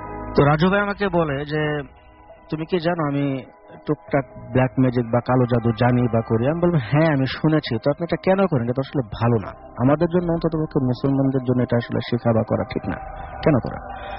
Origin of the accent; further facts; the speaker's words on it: Melandaha, Mymensingh Division, Bangladesh; now in Dhaka, Bangladesh; আমার জেলা হচ্ছে জামালপুর জেলা, মেলান্দহ থানা।